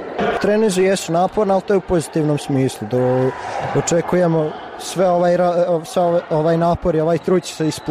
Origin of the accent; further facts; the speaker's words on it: Brekovica, Federation of Bosnia and Herzegovina, Bosnia & Herzegovina; imam 13 godina, dolazim iz Brekovce.